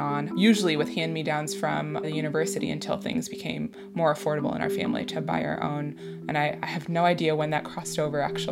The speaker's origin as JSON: {"language": "English", "region": "Florida", "country": "United States", "said": "Yeah, that makes sense since we're both from Florida."}